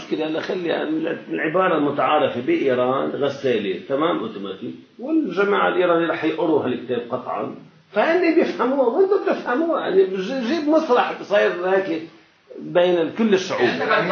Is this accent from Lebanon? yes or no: yes; Lebanon; أو التشط بلهجتنا اللبنانية